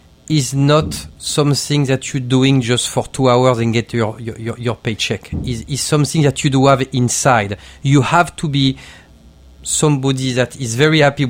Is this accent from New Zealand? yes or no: no; Marseille, Provence-Alpes-Côte d'Azur, France; English is a second language; also born or lived in England; now in United States; I'm from Marseille, mm-hmm. okay? So it's not too far away from Italy.